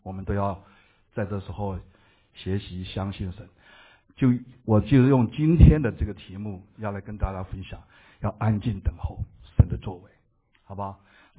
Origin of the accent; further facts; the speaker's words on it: Taiwan; accent: Taiwanese; 大家刚才主席有介绍我是从哪里来的，所以你们听到台湾口音了啊，好，不要见怪啊，台湾口音很好听的啊